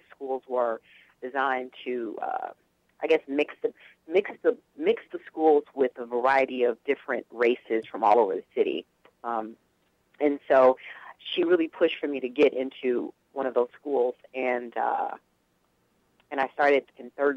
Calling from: Los Angeles, California, United States; From Los Angeles.

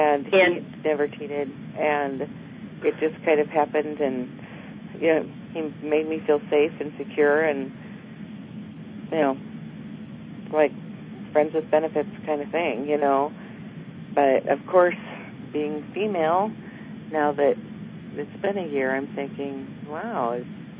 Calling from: Nebraska, United States; Nebraska.

